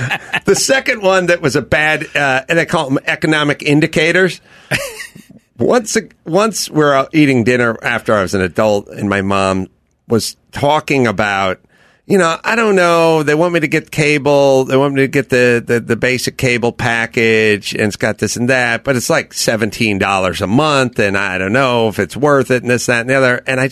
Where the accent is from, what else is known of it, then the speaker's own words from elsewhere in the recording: Brooklyn, New York, United States; You know, look, I grew up in Brooklyn. We played stickball on the street.